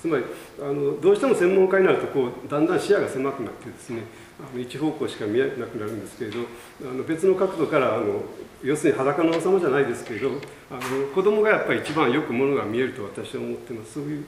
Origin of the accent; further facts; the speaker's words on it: Kobe, Hyogo, Japan; たまたま神戸で生まれてですね、そこに真矢小学校というところがあって、そこに入学しました。